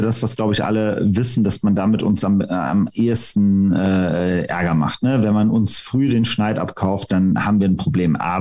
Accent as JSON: {"language": "German", "town": "Aachen", "region": "North Rhine-Westphalia", "country": "Germany", "said": "also das kenne ich ja noch aus Aachen, also ich bin ja Aachener so"}